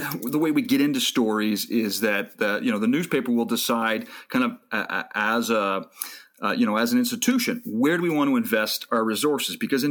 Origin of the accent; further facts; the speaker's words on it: Saint John, New Brunswick, Canada; now in Ontario, Canada; And then started working for the daily paper near where I grew up in St. John, and went on to write for newspapers across the country. Eventually settled in Ontario